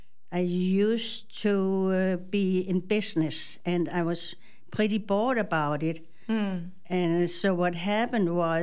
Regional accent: Denmark; English is a second language; now in Soldiers Grove, United States; I'm original from Denmark, so if I have a funny accent, that's why. I came to the United States in 1983, and I lived in Soldiers Grove since 2006. So I've really been here a long time

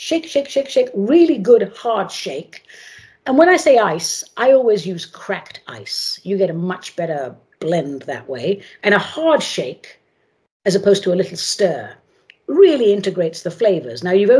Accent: England, United Kingdom; I was raised in England. I love Christmas, or Crimbo, as we call it there.

